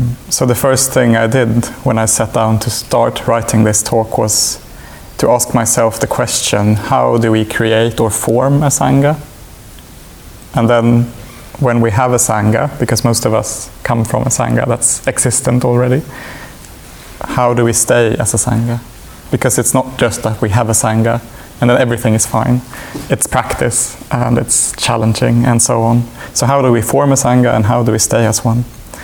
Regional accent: Sweden; I'm born and raised in Sweden, but I'm not Swedish by blood at all, not a single drop. But culturally, I'm Swedish. My mom is from Serbia. My father is from Denmark. I have partly Icelandic blood and a bit of Hungarian blood.

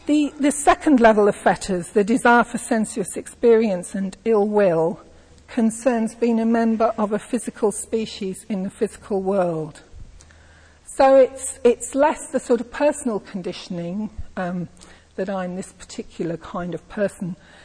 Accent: England, United Kingdom; There's the fact that I'm English, although actually for me it's very important that I'm a half Scot and quarter Irish

